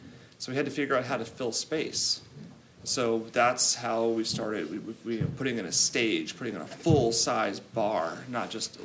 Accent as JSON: {"language": "English", "town": "Los Angeles", "region": "California", "country": "United States", "tie": "born or raised there", "lives_now": "San Diego, United States", "said": "I grew up in Los Angeles."}